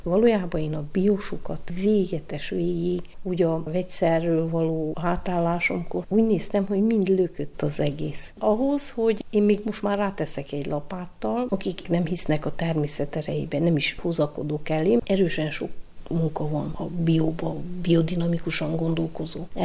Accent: Mihai Viteazu, Cluj County, Romania; now in Odorheiu Secuiesc, Romania; Egy csodálatos 4 gyermekes családban nevelkedtem, az Aranyos Széki Alsó-Felső Szent Mihály nevű községbe.

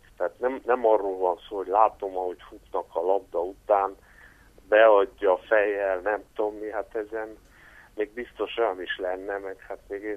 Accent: Hungary; mert mi tiszta lelkű, ártatlan tekintetű magyarok vagyunk.

